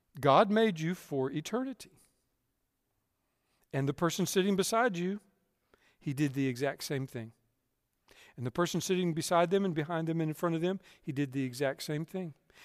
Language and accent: English; Texas, United States; Growing up in Texas, I had to read a Sam Houston biography.